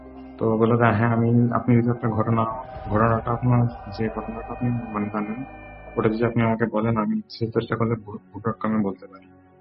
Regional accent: Gaibandha, Rangpur Division, Bangladesh; now in Rajshahi, Bangladesh; বলছি, বর্তমানে এখন রাজশাহীতে থাকি।

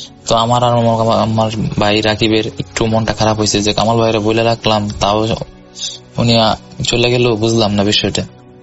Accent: Abdullahpur, Dhaka Division, Bangladesh; now in Narsingdi, Bangladesh; নরসিংদীতে থাকি, কিন্তু ঘটনাটা ঘটেছে আমার গ্রামে। আমার গ্রামের বাড়ি কিশোরগঞ্জ জেলা অষ্টগ্রাম থানা আবদুল্লাহপুর গ্রামে।

